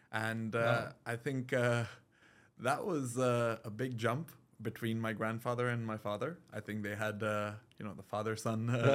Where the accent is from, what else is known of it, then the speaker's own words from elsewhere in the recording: Dubai, United Arab Emirates; born and raised in Dubai. I actually come from three generations in this wholesale retail space.